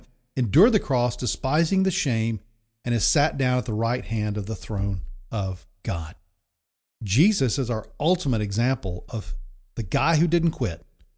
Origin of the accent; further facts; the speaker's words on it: Deep South, United States; And this was in the day when, you know, there was a lot of racial tension in the South. And I was raised in the Deep South.